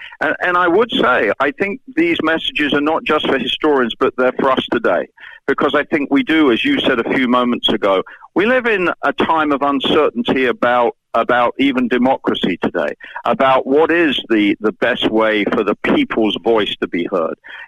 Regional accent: London, United Kingdom; growing up in London, as I did

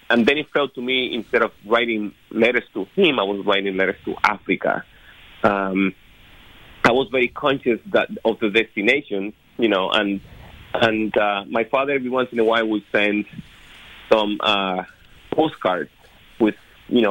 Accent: Cuba; English is a second language; I was living in Cuba. I was born in Cuba, as many of your listeners probably know, figured out by my accent. So I was born in Cuba

